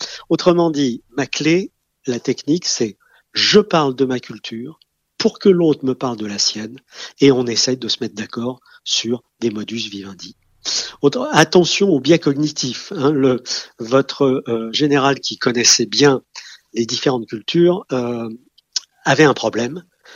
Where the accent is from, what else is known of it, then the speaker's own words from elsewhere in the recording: France; Parce que vous comprenez, nous sommes Français. Nous aimons être détendus à table